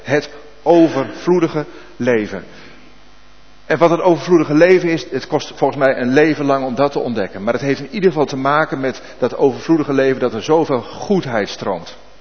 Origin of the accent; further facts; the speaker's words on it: Zuidhorn, Groningen, Netherlands; ik ben zelf geboren in Zuidhorn, even voor de goede orde, dus ik ben Groninger.